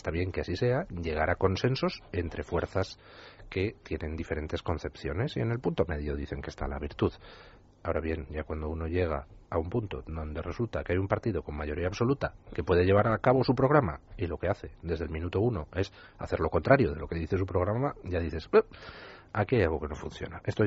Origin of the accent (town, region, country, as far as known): Spain